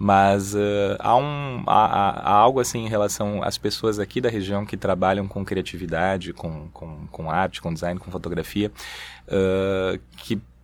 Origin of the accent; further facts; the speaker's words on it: Guarulhos, São Paulo, Brazil; moved away as an adult; eu morei durante 20 anos, 21 anos em São Paulo, nasci em Guarulhos, em São Paulo, me mudei para cá. Agora há 15 anos, né, que eu vivo aqui, minha família é aqui do Sul